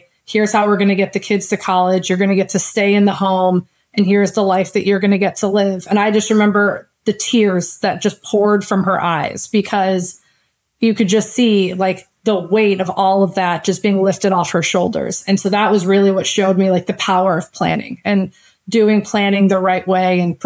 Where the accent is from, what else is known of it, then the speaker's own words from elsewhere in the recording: Midwest, United States; now in California, United States; I'm from the Midwest and did not want to go back to the cold weather.